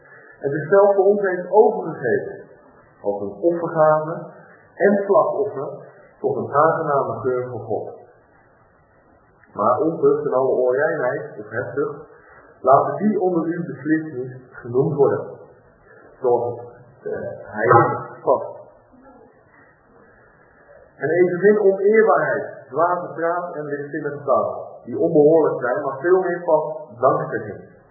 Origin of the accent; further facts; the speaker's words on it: South Holland, Netherlands; Ik ben geboren in het Westland, dat is vlakbij de kust.